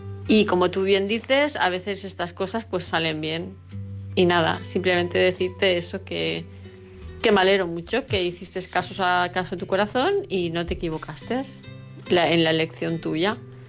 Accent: Palma, Balearic Islands, Spain; de Palma de Mallorca.

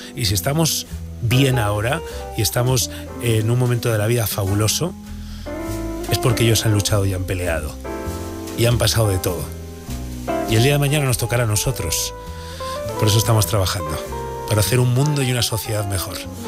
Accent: Burgos, Castile and León, Spain; aunque yo soy de Burgos

